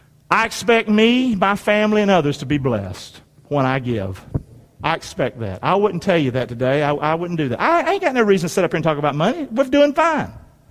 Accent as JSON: {"language": "English", "town": "Rockingham", "region": "North Carolina", "country": "United States", "said": "I'm from Rockingham, for crying out loud. Rockingham, North Carolina."}